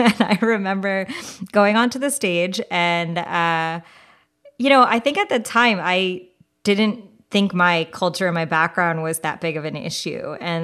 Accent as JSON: {"language": "English", "country": "India", "said": "I think as an Indian girl, I would sit in my house and I literally would put the video on over and over and over again and try and emulate it."}